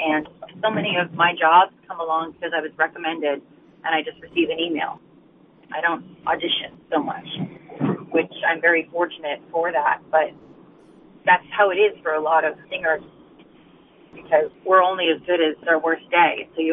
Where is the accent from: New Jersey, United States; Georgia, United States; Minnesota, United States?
Minnesota, United States; Red Wing; I grew up in Redmond, Minnesota. It's called the Sheldon Theater.